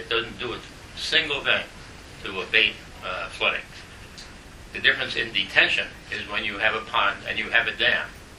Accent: Yonkers, New York, United States; born there; I was born in Yonkers in 1919.

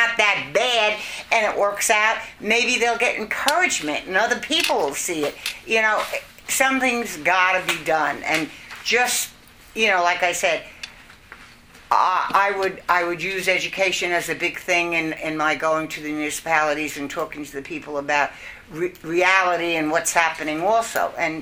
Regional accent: Yonkers, New York, United States; You know, I come from Yonkers, you realize that.

